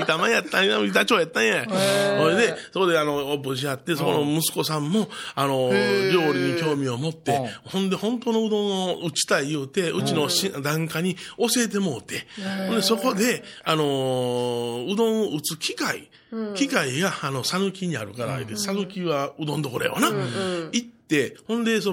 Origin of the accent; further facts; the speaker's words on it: Osaka, Japan; 僕は関西の人間や、大阪の人間や